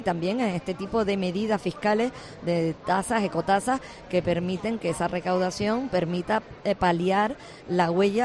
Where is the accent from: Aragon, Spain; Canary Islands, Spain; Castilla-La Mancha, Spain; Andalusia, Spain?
Canary Islands, Spain; Tenerife; Y aquí estamos hablando de defender nuestra tierra, de defender Tenerife